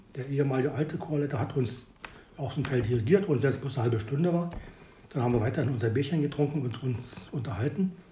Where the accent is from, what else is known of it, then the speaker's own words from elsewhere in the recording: Neubrandenburg, Mecklenburg-Vorpommern, Germany; also born or lived in Zittau / Potsdam; Ich komme ja eigentlich aus Neubrandenburg, habe in Zittau gewohnt, in Potsdam und seit 25 Jahren jetzt hier in Kaputt.